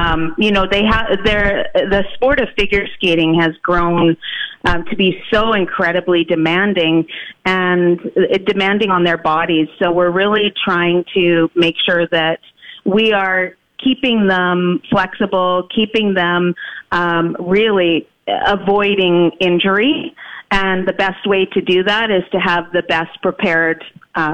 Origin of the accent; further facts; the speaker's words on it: Canada; being Canadian. It's part of, especially being up north in Fort McMurray